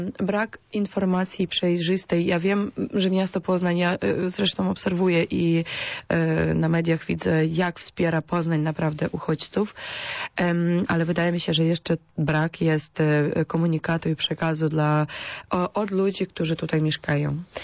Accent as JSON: {"language": "Polish", "country": "Ukraine", "second_language": "Polish", "moved": "as an adult", "lives_now": "Poland", "said": "ja jestem Ukrainką, więc mogę powiedzieć, że super, że są tutaj"}